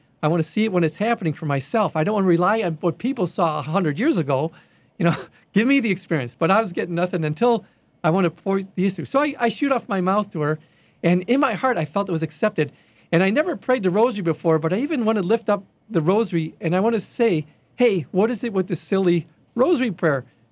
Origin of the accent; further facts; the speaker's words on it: Chicago, Illinois, United States; hey, Mary … I'm here from Chicago.